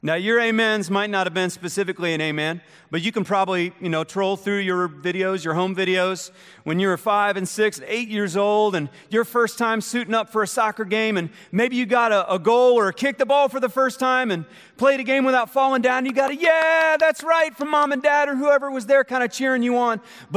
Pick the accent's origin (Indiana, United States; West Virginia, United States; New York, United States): Indiana, United States; Richmond; I was actually I'm from Richmond, Indiana, but I was going to a Bible college, a small Bible college in Springfield, Missouri.